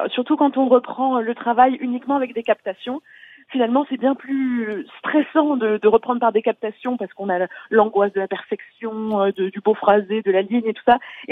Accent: Montpellier, Occitanie, France; born there; à Montpellier, qui est ma ville natale.

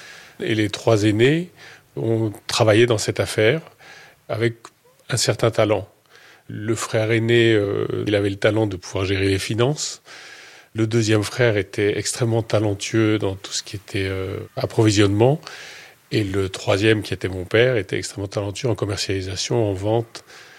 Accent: Paris, Île-de-France, France; j'ai 56 ans, je suis né à Paris, j'ai grandi à Paris.

